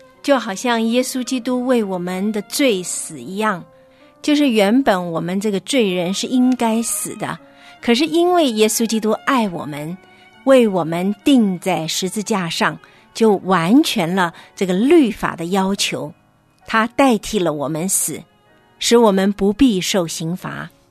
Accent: China

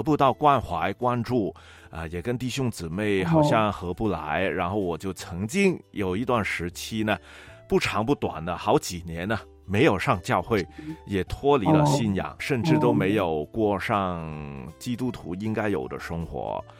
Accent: Hong Kong; 因为啊，我是香港的嘛，所以呢，我通常呢就会听粤语版的啊。

